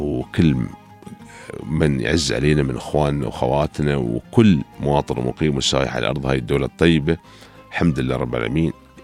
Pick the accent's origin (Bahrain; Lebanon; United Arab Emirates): United Arab Emirates; الحياة عندنا في الإمارات ما توقف